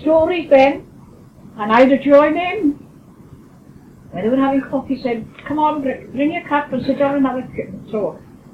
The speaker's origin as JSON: {"language": "English", "town": "Leicester", "region": "East Midlands", "country": "United Kingdom", "tie": "born or raised there", "said": "I said, well, I said, my mother and father now were in South Wales. I said, but I've brought up in Leicester."}